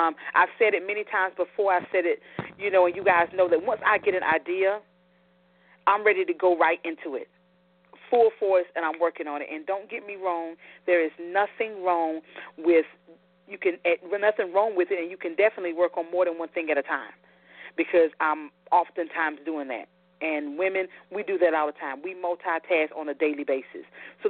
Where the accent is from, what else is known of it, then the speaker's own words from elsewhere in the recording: Tabor City, North Carolina, United States; do some work in the community in which I grew up in Tabor City, North Carolina.